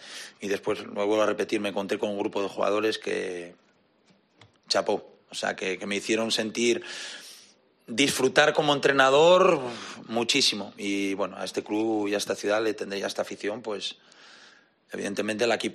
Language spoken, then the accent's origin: Spanish; Gijón, Asturias, Spain; soy de Gijón, es mi casa